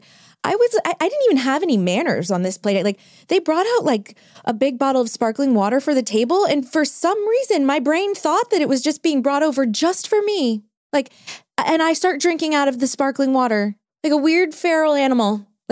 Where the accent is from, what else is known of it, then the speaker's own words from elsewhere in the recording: New Orleans, Louisiana, United States; You know, I'm from New Orleans. I'm from the South. Like manners all day, every day.